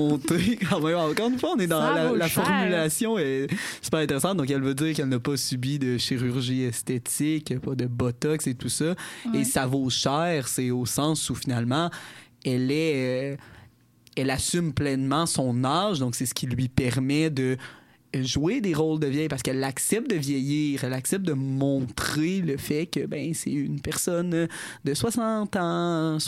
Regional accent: Quebec, Canada; pendant la pandémie, j'étais en Beauce et j'ai fait un... de ma région natale

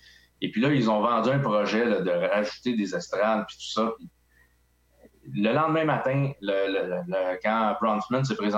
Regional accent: Repentigny, Quebec, Canada; Moi, je viens de Repentigny, à banlieue de Montréal. J'ai étudié au Collège de l'Assomption.

